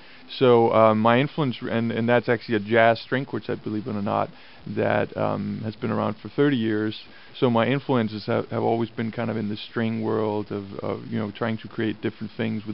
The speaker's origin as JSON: {"language": "English", "town": "Copenhagen", "region": "Capital Region of Denmark", "country": "Denmark", "second_language": "English", "said": "I'm actually originally from Copenhagen, Denmark, so I go over to Denmark and play with my band there."}